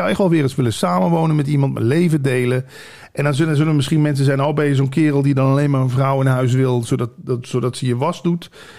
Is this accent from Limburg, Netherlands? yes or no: yes; Limburg, Netherlands; moved away; also born or lived in Almere; Ik ben vanuit Limburg hier helemaal naartoe verhuisd. Eerst naar Almere, toen naar Vinkeveen voor de radio.